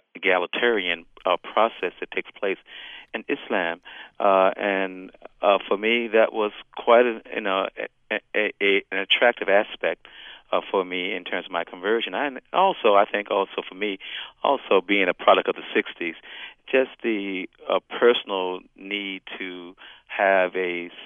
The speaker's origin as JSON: {"language": "English", "region": "the South", "country": "United States", "tie": "born or raised there", "said": "as a young boy growing up in the South, that one of the most segregated places in America was actually the church on Sunday for Christians."}